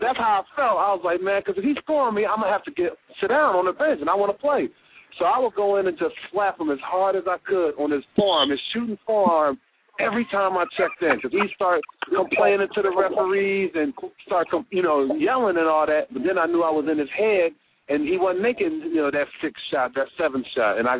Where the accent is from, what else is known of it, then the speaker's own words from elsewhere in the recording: Philadelphia, Pennsylvania, United States; And, you know, I'm from Philly. I don't play that, man.